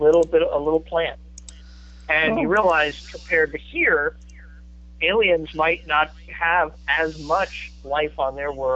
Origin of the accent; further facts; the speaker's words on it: New Jersey, United States; now in California, United States; Well, I'm from New Jersey, and now I live in California, so yeah, I do.